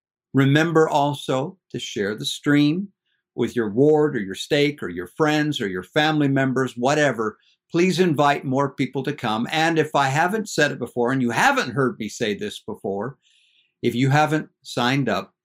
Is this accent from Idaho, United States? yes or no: yes; Idaho, United States; I grew up in the Salmon River country in the Lemhi Valley up in Idaho. My dad was a ranch hand and a ranch manager.